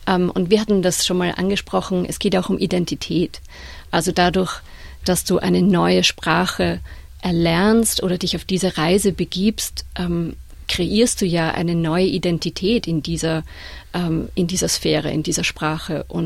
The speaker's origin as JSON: {"language": "German", "country": "Austria", "lives_now": "Melbourne, Australia", "said": "Ich bin Österreicherin, die seit wieder 3 Jahren in Melbourne lebt"}